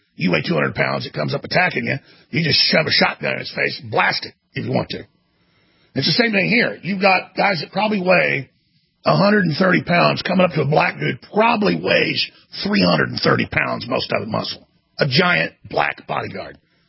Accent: Dallas, Texas, United States; I mean, I grew up in Dallas.

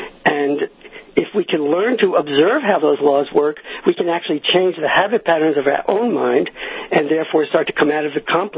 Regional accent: New York, United States; Well, I grew up outside of New York in the Jewish tradition, as many young Jewish kids in back in the 60s.

